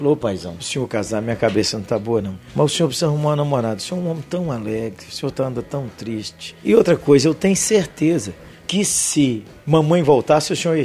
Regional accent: Janaúba, Minas Gerais, Brazil; born there; 87 anos, nasci em Janaúba, sertão de Minas.

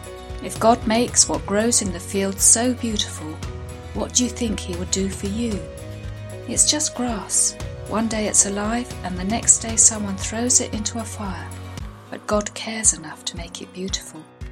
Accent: England, United Kingdom; now in France; Hello, I'm an English woman living in France

